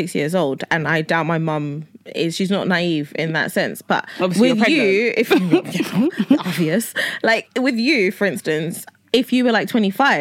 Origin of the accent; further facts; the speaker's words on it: Nigeria; okay, I'm Nigerian